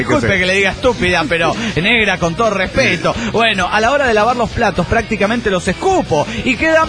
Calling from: Chubut, Argentina; ¿Cómo andan? Donde empieza la raya del traste del mundo, en Chubut, Argentina.

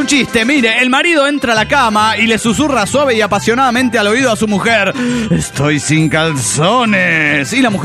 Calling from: California, United States; de Silicon Valley, California.

